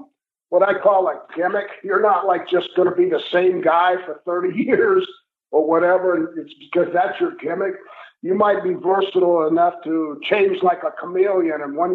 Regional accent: Port Tampa, Florida, United States; But I was from Florida, more like a beach bum or, you know, from Port Tampa.

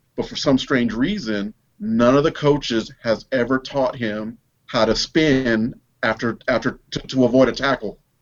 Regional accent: Houston, Texas, United States; And I'm from Houston, and I actually went to Arlington, so that's a couple hundred miles away.

